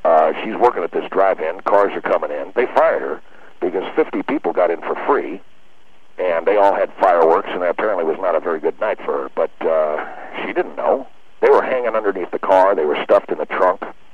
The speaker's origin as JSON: {"language": "English", "town": "Seattle", "region": "Washington", "country": "United States", "tie": "born or raised there", "said": "I grew up in Seattle, Washington."}